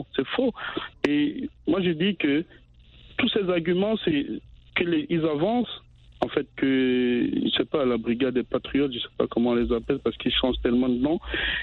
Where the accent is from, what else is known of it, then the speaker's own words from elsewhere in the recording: Cameroon; moi, je suis Camerounais et quand je vais au Cameroun, je vois pas ces routes, en fait.